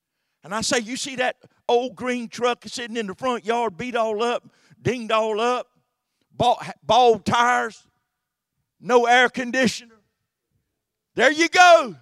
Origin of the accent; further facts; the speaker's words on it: Williamson, United States; When I was raised up in Williamson, I was out there in the world and left the church.